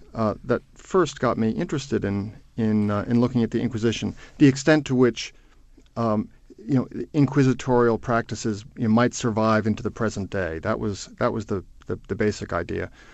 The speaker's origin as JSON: {"language": "English", "country": "United States", "said": "I am a Catholic and I am an American"}